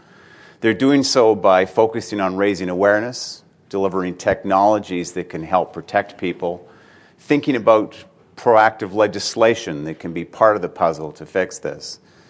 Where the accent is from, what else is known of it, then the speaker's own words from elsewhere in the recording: Pacific Northwest, United States; the fact that I'm from the Pacific Northwest and also from a technology company wearing a suit